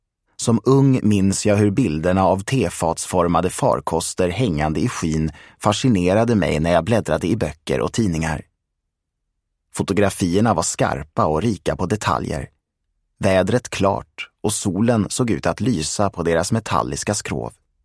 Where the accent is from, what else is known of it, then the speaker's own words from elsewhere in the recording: Mariestad, Västra Götaland County, Sweden; från bakgården på Borgmästaregatan hemma i Mariestad